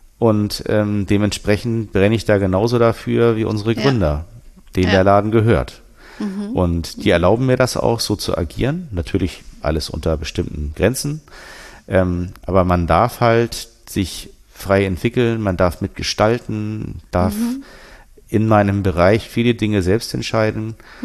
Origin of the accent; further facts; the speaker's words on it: Northern Germany, Germany; Ich komme ja aus Norddeutschland